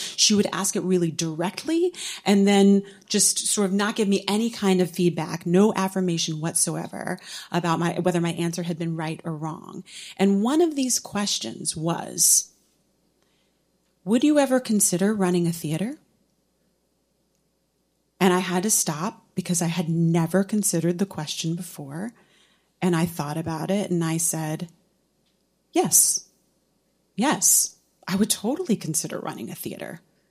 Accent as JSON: {"language": "English", "town": "San Antonio", "region": "Texas", "country": "United States", "tie": "born or raised there", "said": "And I seized every opportunity that I could in my hometown of San Antonio, Texas"}